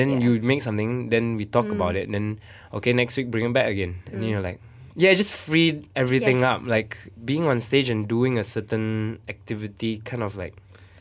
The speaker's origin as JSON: {"language": "English", "country": "Malaysia", "also_born_or_lived": "New York, United States", "said": "I came back from New York to tell Malaysian stories, to do kind of work. Not to say like, okay, Malaysian, but like for my audience, for my home, with my people"}